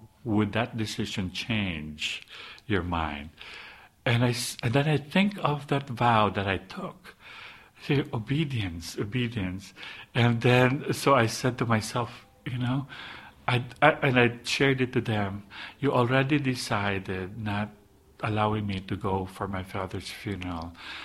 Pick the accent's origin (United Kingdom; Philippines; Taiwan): Philippines; now in United States; growing up in the Philippines, a very close family, close-knit family, and then here you are in another country across the ocean